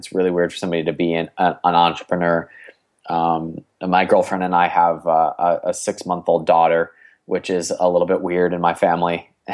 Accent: Cleveland, Ohio, United States; I'm from Cleveland, Ohio. I'm 28 years old.

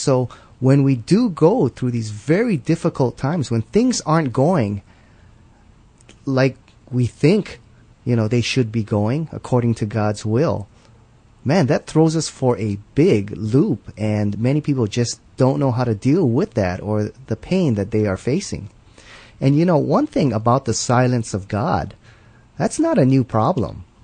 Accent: United States; a lot of places I go in the United States, and I'm being hard because this is my home country

